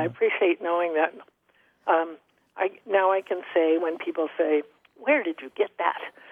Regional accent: Nebraska, United States; also born or lived in Colorado / South Dakota / Iowa; now in Fort Laramie, United States; I grew up. I was born and raised in western Nebraska. And since that time, I've probably lived in Colorado and South Dakota and Wyoming, Iowa.

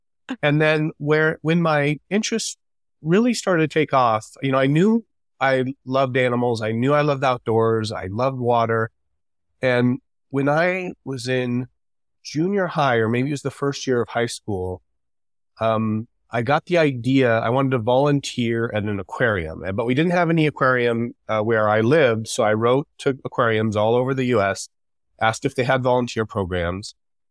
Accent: Tempe, Arizona, United States; I grew up outside of Phoenix in a town called Tempe. It's a college town.

